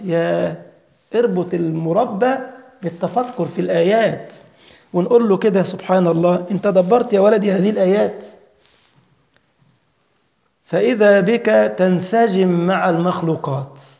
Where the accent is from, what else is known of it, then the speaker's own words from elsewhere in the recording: Egypt; أحد الأطباء المشهورين عندنا في مصر يقول في علاج الصداع النفسي